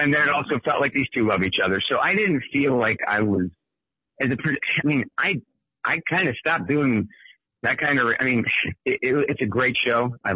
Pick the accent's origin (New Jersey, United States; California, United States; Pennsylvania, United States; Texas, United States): Pennsylvania, United States; Philadelphia; and then I was born in Philly. So I was trying to carve out a new life. I teach kids multimedia in my hometown.